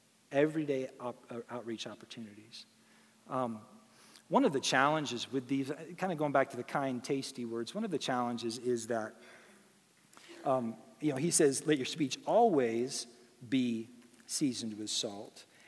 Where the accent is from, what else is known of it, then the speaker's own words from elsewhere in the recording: California, United States; now in New York, United States; I grew up in California. And so a lot of times when people learn about that, they say, well, how'd you end up in New York?